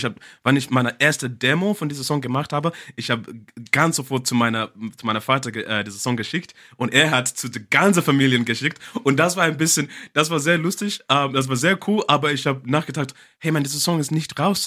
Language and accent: German; Zimbabwe; born there; German is a second language; so ich habe schon gesagt, ich bin in Zimbabwe geboren.